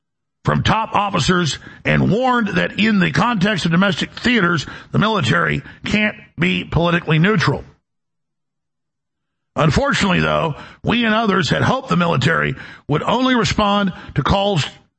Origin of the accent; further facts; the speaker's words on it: United States; So, I'm an American. I'm a constitutionalist.